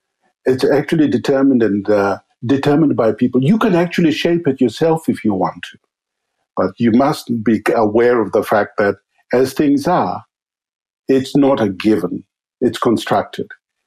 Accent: Mount Hagen, Western Highlands, Papua New Guinea; I grew up in Hagen, up in the highlands of Papua New Guinea. And that's where I spent my childhood and grew up there. And pretty much, yeah, that's where home is. All the same, a Papua New Guinean at large

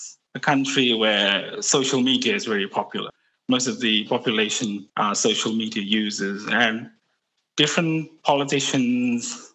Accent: Surabaya, East Java, Indonesia; In my hometown, Surabaya, you know, we had a Jewish synagogue.

